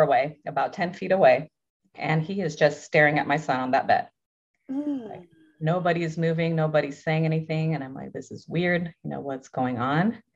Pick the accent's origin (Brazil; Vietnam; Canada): Brazil; Texting my family, who's from Brazil. I'm originally from Brazil.